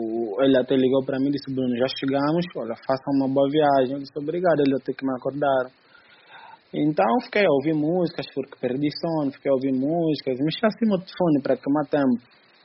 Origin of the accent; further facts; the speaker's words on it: Angola; now in Ukraine; Eu disse que sou angolano.